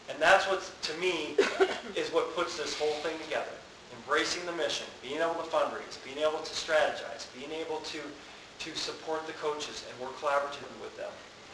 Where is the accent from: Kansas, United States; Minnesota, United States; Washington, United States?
Minnesota, United States; Minneapolis; I'm a Midwest person. I grew up in South Minneapolis. The farthest away I went from home was University of Illinois. I ended up going back to Minnesota to get my PhD